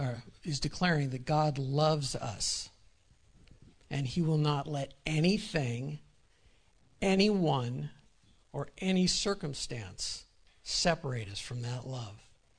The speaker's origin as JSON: {"language": "English", "region": "Washington", "country": "United States", "moved": "yes", "said": "I'm one of the deacons here. And just a little bit about me. I'm originally from Washington State, not far from Seattle."}